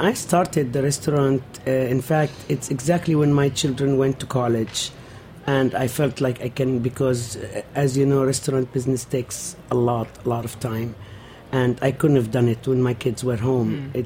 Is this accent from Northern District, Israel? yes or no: yes; Nazareth, Northern District, Israel; now in New York, United States; I am from Nazareth, Palestinian. Came to New York 40 years ago, 1974. Had my children here, so my daughter is born here in New York. We live in Bay Ridge since then.